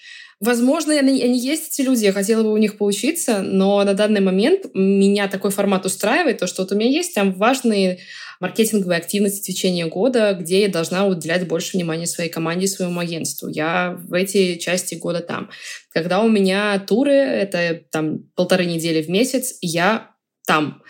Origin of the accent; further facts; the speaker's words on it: Amur Oblast, Russia; born there; also born or lived in Stavropol / Saratov; я родилась на Дальнем Востоке, в Амурской области. Жили мы то в Ставрополе, то в Подмосковье, то в Саратове, то еще где-то.